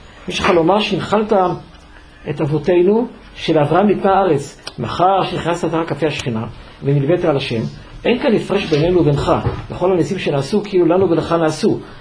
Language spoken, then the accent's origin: Hebrew; Jerusalem, Jerusalem District, Israel; born there; אני לא יכול לומר חוויות כאלה כי נולדתי בירושלים, ולכן מעולם לא עליתי לארץ.